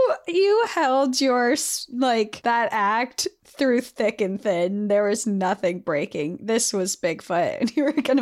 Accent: Montana, United States; I was born and raised in Montana, so I have a soft spot for the outdoors. I live in Texas now, but I miss the mountains so much.

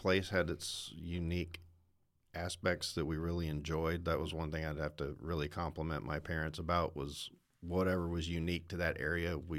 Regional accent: Charleston, South Carolina, United States; Oh, I was a little kid, toddler, growing up in the Charleston area.

